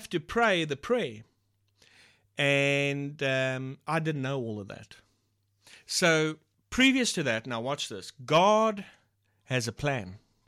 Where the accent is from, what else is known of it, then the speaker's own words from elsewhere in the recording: Lorraine, Eastern Cape, South Africa; And by the way, Shane and I grew up in Lorraine, and both of us had moved by this time.